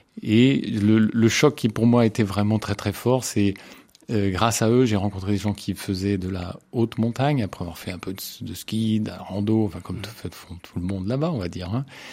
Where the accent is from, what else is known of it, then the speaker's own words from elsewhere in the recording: Paris, Île-de-France, France; born there; Moi, effectivement, je suis né à Paris, dans les hasards d'une vie familiale de gens de province qui sont venus chercher du travail.